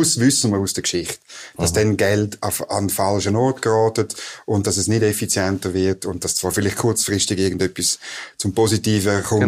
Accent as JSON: {"language": "German", "country": "Switzerland", "said": "ich würde jetzt als Schweizer sagen"}